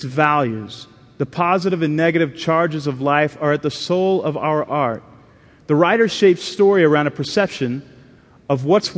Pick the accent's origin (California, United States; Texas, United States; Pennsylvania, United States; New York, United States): Texas, United States; And I grew up in Texas, and I love Texas football tradition.